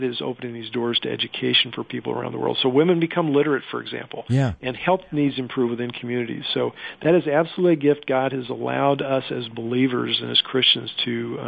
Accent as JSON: {"language": "English", "region": "California", "country": "United States", "tie": "born or raised there", "said": "I grew up in Southern California, married my high school sweetheart."}